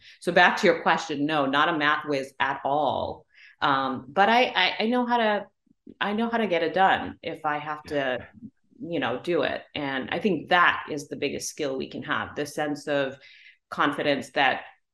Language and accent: English; India; growing up in India, you know, I didn't even know that I was a couple years younger than all of my friends